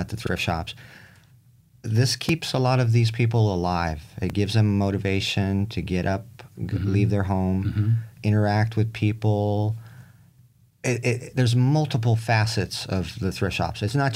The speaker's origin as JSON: {"language": "English", "town": "Coronado", "region": "California", "country": "United States", "tie": "born there", "said": "Yes. I was born in Coronado."}